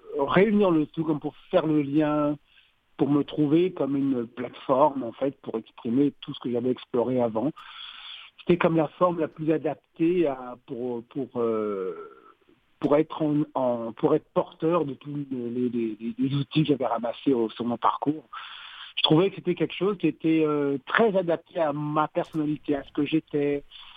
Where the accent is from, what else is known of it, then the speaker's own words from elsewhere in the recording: Paris, Île-de-France, France; born there; je suis originaire de la Martinique, mais juste oui, originaire, c'est mes parents qui viennent de là, moi je suis né à Paris